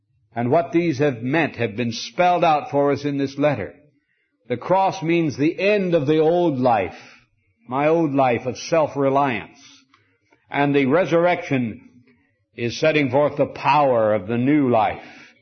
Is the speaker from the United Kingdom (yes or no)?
no; Montana, United States; I came from Montana. And I know a good deal about sheep.